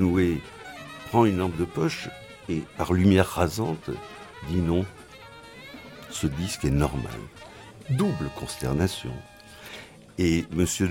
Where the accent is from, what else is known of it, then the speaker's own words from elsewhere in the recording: Paris, Île-de-France, France; moi j'étais à Paris, ma ville natale